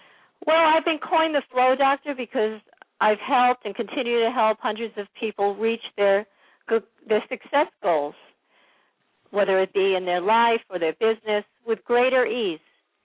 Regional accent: New York, United States; also born or lived in Anchorage; I was living in Anchorage, Alaska at the time. I'm from New York originally.

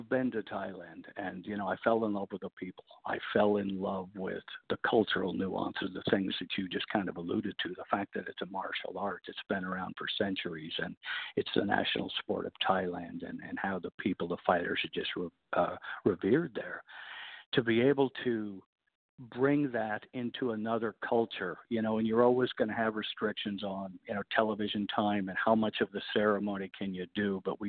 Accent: Helena, Montana, United States; now in Las Vegas, United States; You know, I went to school in England. I grew up in Montana, in Helena, Montana, and You know, I worked in Phoenix for a bit

